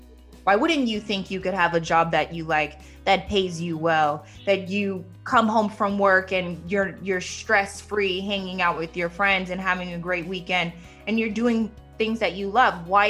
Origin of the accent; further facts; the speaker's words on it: East Coast, United States; born there; I'm American. I was born on the East Coast.